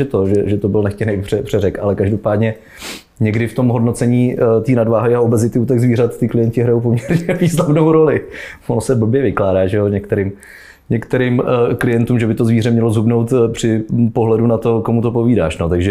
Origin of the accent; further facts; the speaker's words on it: Děčín, Ústí nad Labem Region, Czechia; pocházím z Děčína